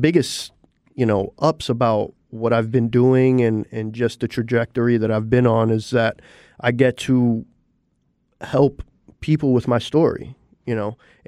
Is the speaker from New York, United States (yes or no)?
yes; New York City, New York, United States; born or raised there